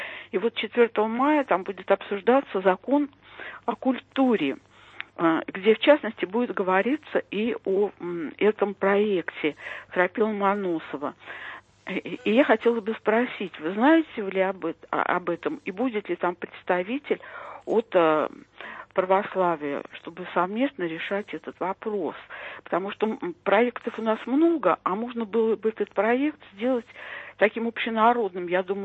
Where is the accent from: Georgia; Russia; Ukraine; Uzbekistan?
Russia; Moscow; я из Москвы.